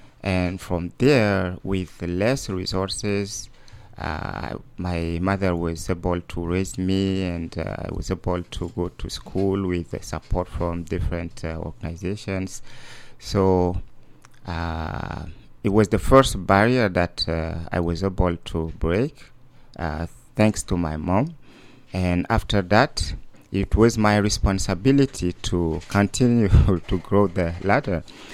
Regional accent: Koumra, Mandoul, Chad; I was born in Kumra, which is a small place in Chad, in the south part of the country, in the region of Moyen Chari. And I am native of the south parts of the Chad, where the mining or oil sites are.

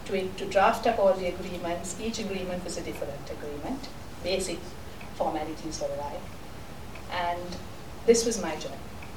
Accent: Sri Lanka; I'm from Sri Lanka. And I've been with Nestle from 1990, with Nestle in Sri Lanka.

